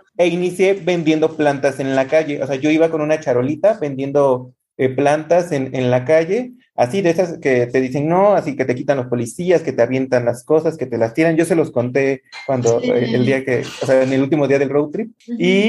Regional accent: Tuxpan, Veracruz, Mexico; yo soy de Tuxpan, Veracruz, y yo vivo en la laguna.

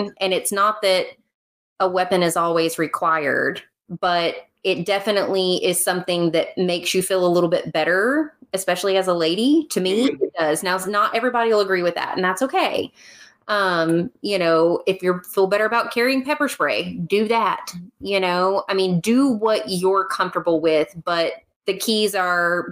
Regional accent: Texas, United States; it's not just because I'm from Texas

